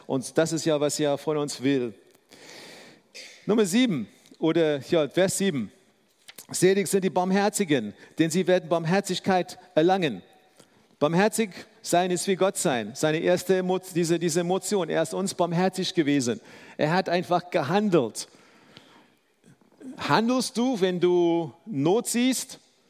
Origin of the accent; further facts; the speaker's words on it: South Africa; Ich bin in Südafrika aufgewachsen, wo wir herkommen.